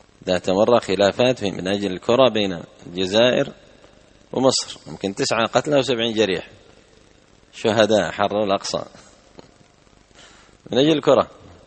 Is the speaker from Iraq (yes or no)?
no; Yemen; وعندنا باليمن زيادة على هذا الشجرة الأثيمة